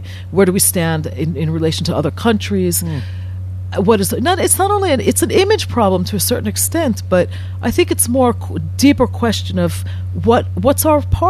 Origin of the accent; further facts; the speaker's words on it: New York, United States; And I think that it was really, to me, as a New Yorker, I mean, it was very strange.